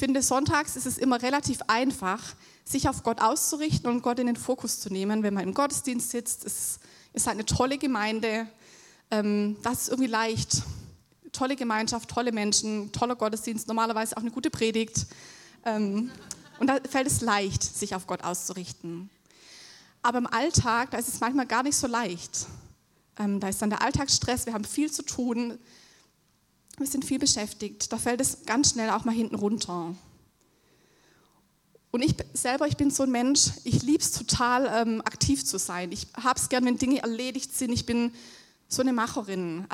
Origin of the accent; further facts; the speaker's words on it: Baden-Württemberg, Germany; ich bin Theologiestudentin und bin jetzt seit 5 Wochen in Hamburg. Ich komme aus dem Süden, aus der Nähe von Stuttgart und mir wurde auch schon sehr oft gesagt, dass das nicht zu überhören ist.